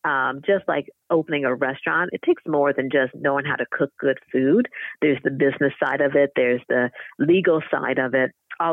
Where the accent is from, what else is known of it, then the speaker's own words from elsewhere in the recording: Midwest, United States; now in Oakland, United States; growing up in the Midwest, a lot of things, obviously now living in Oakland, food is different